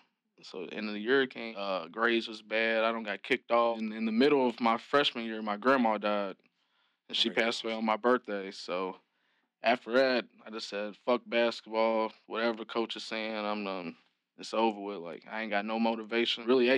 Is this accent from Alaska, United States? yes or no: no; Kentucky, United States; Really, what you make it of, for real, like, everybody knows everybody, not too big.